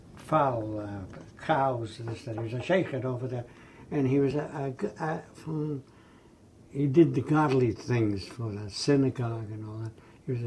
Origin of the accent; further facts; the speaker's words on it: Vasilishok, Grodno Region, Belarus; now in United States; I came from Grodno Gubernia. And the name of the town is Vasilishok.